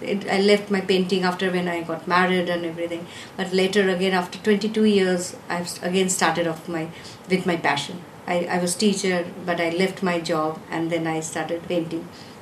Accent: Kolkata, West Bengal, India; English is a second language; I'm from Kolkata.

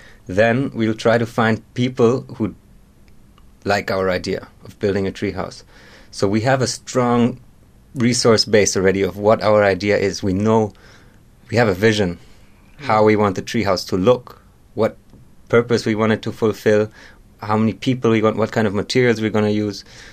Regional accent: Norway; also born or lived in Germany; And I've been in Orville since I was 4 years old.

